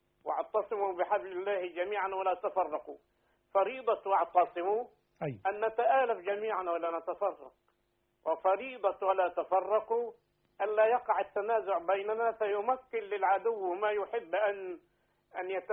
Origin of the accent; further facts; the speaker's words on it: Upper Egypt, Egypt; أنا طبعا مصري ومن صعيد مصر وأعرف طبيعة الناس.